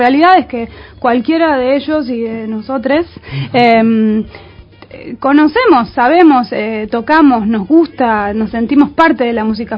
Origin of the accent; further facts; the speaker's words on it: Argentina; yo me siento argentina, me siento latinoamericana, pero sin embargo, si hago una investigación, no tengo nada, no tengo raíces de gente originaria de este